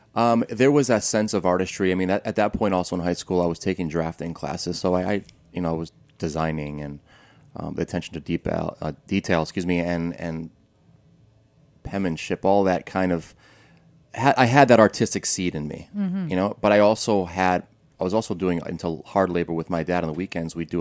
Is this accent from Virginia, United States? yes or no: no; Danbury, Connecticut, United States; also born or lived in Bethel, Connecticut; I grew up in Danbury, Connecticut, and then Bethel, Connecticut.